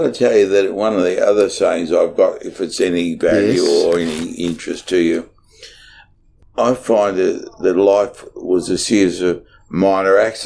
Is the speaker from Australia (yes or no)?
yes; Australia; It was rather, I was seen as chunky Australian that got pole in the Jaguar, which really shocked the racing fraternity, right?